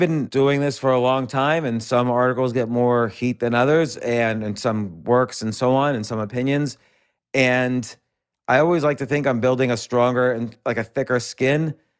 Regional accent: New York City, New York, United States; I'm a New Yorker.

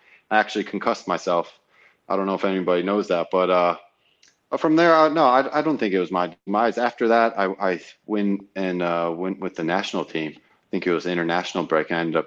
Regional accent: United States; that's a really big honor for me, especially being American and everything

